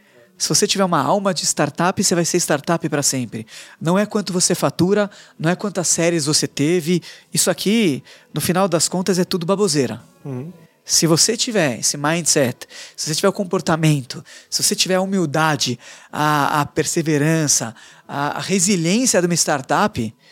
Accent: São Paulo, Brazil; eu sou do Bom Retiro. E sou mesmo, eu sou Rabino do Bom Retiro

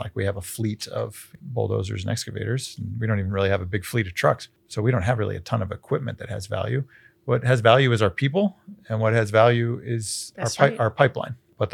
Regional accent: New York, United States; Growing up in Central New York, and I'd gone to school in New England for a couple of years before college.

